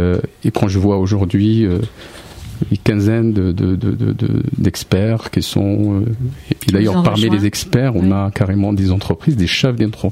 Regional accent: Morocco; je suis né au Maroc, j'ai grandi au Maroc

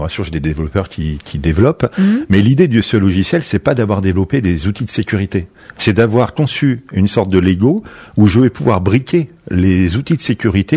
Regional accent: Cergy, Île-de-France, France; je suis de Cergy, l'idée est née à Cergy, et j'ai tout fait à Cergy

